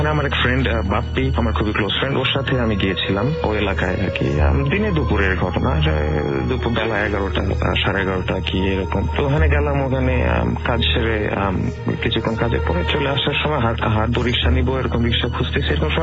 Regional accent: Narayanganj, Dhaka Division, Bangladesh; আগে নারায়ণগঞ্জে থাকতাম আমি, নারায়ণগঞ্জেই জন্ম বড় হয়েছি, হাই স্কুল কলেজ সেখানেই।

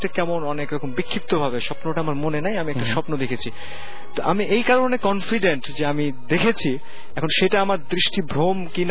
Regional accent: Rohanpur, Rajshahi Division, Bangladesh; now in Dhaka, Bangladesh; আমার গ্রামের বাড়ি হচ্ছে চাঁপাইনবাবগঞ্জ জেলার রহনপুর গ্রামে।

